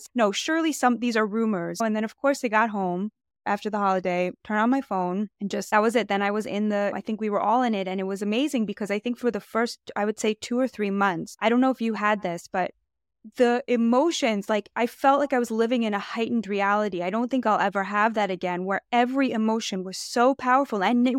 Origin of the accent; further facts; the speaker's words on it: United States; Thank God I'm an American.